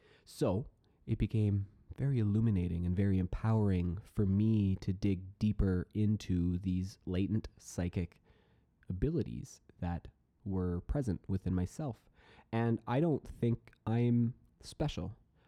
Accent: Lethbridge, Alberta, Canada; as a young man growing up in the Mormon church in Lethbridge, Alberta at the time, the appropriate course of action most people felt was to take me to psychiatrists.

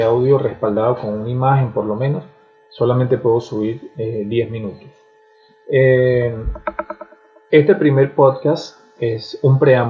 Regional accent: Venezuela; moved away as an adult; now in Colombia; soy venezolano. Me tocó emigrar el año pasado y llegué a Colombia un 30 de junio del año del año 2018. El año 2018 fue que yo llegué aquí a Colombia. Estoy en un pueblo en el llano colombiano.

